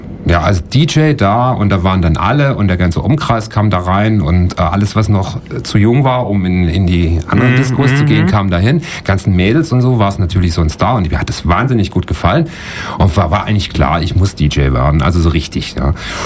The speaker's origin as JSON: {"language": "German", "town": "Friedrichshafen", "region": "Baden-Württemberg", "country": "Germany", "tie": "born or raised there", "said": "ich bin eigentlich vom Bodensee, also geboren in Friedrichshafen am schönen Bodensee und dort auch aufgewachsen am Bodensee und habe da auch eigentlich bis vor jetzt knapp 10 Jahren eigentlich den Großteil meines Lebens verbracht"}